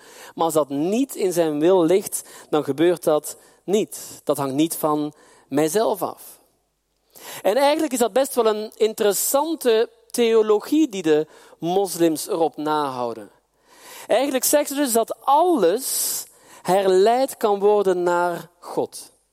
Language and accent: Dutch; Belgium; zoals wij in België zeggen, waar ik vandaan kom